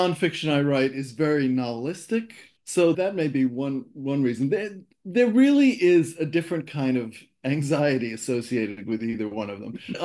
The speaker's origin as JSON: {"language": "English", "town": "Fort Lee", "region": "New Jersey", "country": "United States", "tie": "born or raised there", "said": "I grew up in Fort Lee, New Jersey, which is right across the river from New York."}